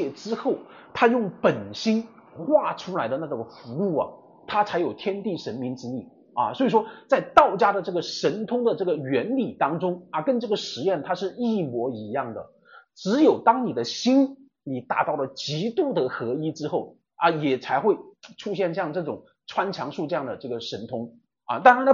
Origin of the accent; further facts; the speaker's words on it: China; 我们中国人啊，尤其是熟悉道德经的人啊